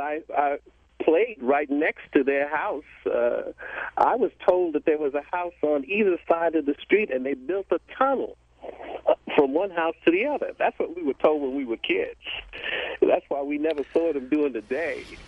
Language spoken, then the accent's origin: English; Harlem, New York, United States; now in Rocky Mount, United States; I was born and raised in Harlem, and I lived a block from the Collier Brothers.